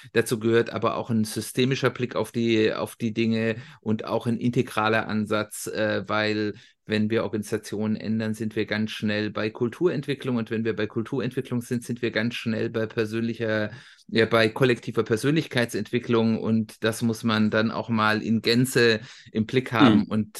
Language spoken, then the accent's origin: German; Hesse, Germany; Und ich komme aus dem Umland von Frankfurt. Ich habe lange in Frankfurt gelebt und jetzt seit schon über 10 Jahren sind wir jetzt in den Speckgürtel, wie man ja so schön sagt, gezogen, in die schöne Wetterau